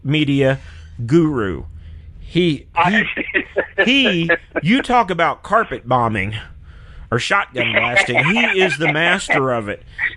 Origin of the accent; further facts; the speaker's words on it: Mississippi, United States; I'm from the Mississippi region, and I will make it very clear here that you cannot get good fried catfish here in southern New Mexico.